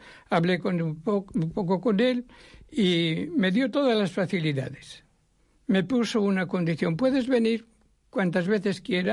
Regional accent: Navarre, Spain; Soy navarro

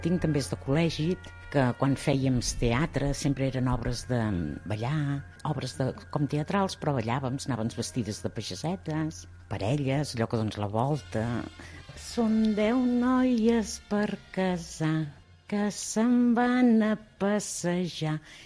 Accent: Camprodon, Catalonia, Spain; now in Sant Joan de les Abadeses, Spain; de 63 anys. Soc de Camprodon i estic aquí a Sant Joan i en fa 39.

